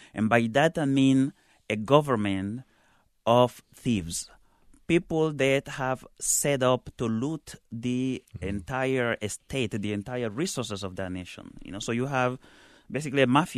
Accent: Equatorial Guinea; What that paradox means for me and for many people in Equatorial Guinea, the majority of people, is that you're living in this country that's the wealthiest on Africa

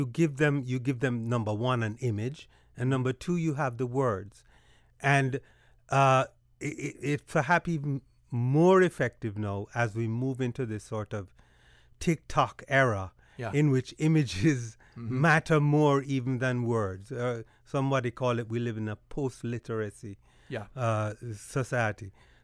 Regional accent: Jamaica; It's one of the great shames of Jamaica that Marcus Garvey is not taught in our schools.

